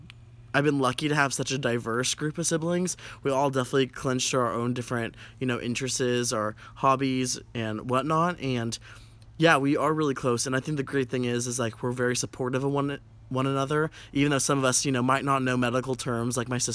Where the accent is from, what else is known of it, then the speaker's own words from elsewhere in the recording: Tracy, California, United States; also born or lived in Hayward; So we then moved to Tracy, California. And since then, in 2004, I believe, we've lived ther